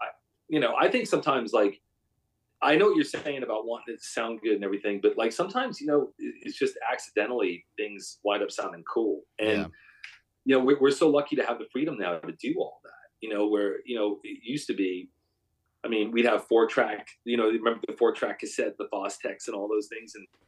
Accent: New York, United States; I was in Florida. I grew up in New York, and I was in Florida in college

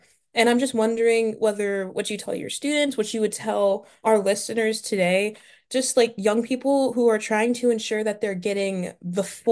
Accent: Delaware, United States; And I'm from Delaware, which is where he's from as well.

